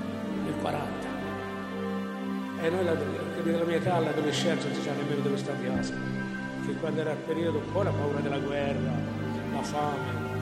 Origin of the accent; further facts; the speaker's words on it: Piombino, Tuscany, Italy; born there; now in Campiglia Marittima, Italy; E sono nato a Piombino, ma sono 71 anni che abito a Campiglia Marittima, praticamente.